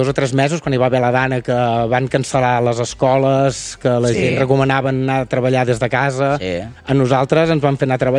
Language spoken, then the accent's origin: Catalan; Terrassa, Catalonia, Spain; Jo soc de Terrassa.